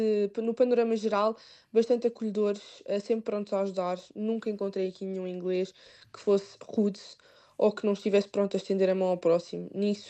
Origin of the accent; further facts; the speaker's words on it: Portugal; moved away; Falamos muito inglês, já vínhamos com bases da escola em Portugal, mas de facto o sotaque é completamente diferente.